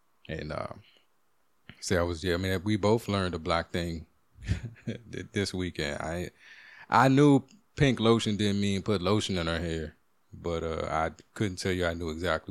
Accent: Washington, District of Columbia, United States; And I'm from the DMV, like, I'm from Chocolate City, I'm from the area.

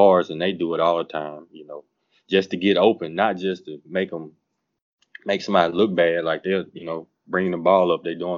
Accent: Minden, Louisiana, United States; where I grew up at in Minden, Louisiana, it's like in North Louisiana. And it's, you know, it's the country.

